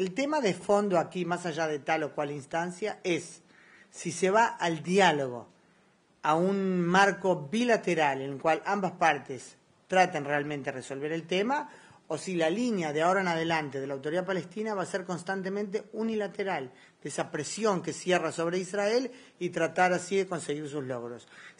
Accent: Uruguay; Yo pienso que con el nuevo gobierno, como uruguaya digo

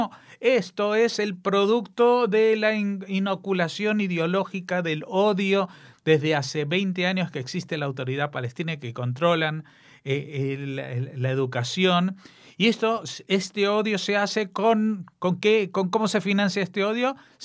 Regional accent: Spain; nosotros como ciudadanos españoles pagamos los impuestos

